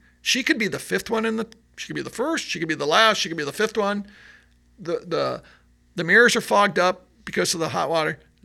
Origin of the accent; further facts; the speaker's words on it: New York, United States; And I'm from New York, but you know, I'm not really thinking much of it.